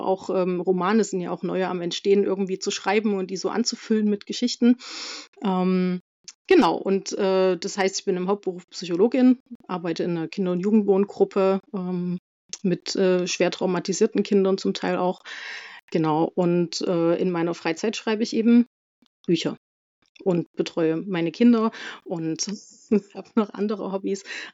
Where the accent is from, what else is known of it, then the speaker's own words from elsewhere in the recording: Leipzig, Saxony, Germany; Genau, ich komme aus Leipzig, bin auch gebürtig hier aus Sachsen. Vielleicht hört man es an der einen oder anderen Stelle auch an der Aussprache. Da kann ich mir ganz viel Mühe geben, ganz weg kriege ich es nie.